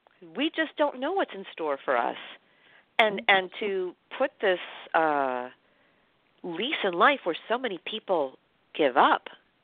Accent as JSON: {"language": "English", "region": "New York", "country": "United States", "tie": "born or raised there", "said": "I'm a native New Yorker, and I grew up in New York at the time where things happened."}